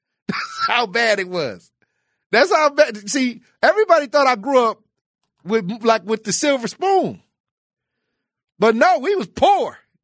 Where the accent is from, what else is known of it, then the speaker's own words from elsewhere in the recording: Wisconsin, United States; I used to think I knew what cold was because I grew up in Wisconsin.